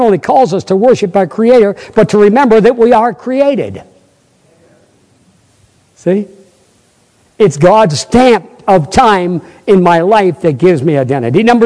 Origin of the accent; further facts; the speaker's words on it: Vermont, United States; I said, "Well, I'm from Vermont."